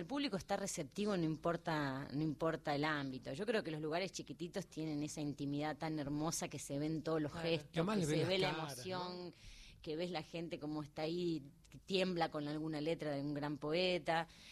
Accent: Río Grande, Tierra del Fuego, Argentina; en un lugar donde prácticamente yo debuté cantando cuando tendría 9 años, la Casa de la Cultura de mi pueblo, de Río Grande.

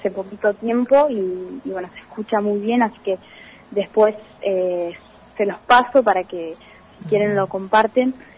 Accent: Puerto San Julián, Santa Cruz, Argentina; Nacida en Puerto San Julián, no, pero vivo acá desde que tengo meses, así que prácticamente soy de Puerto San Julián.

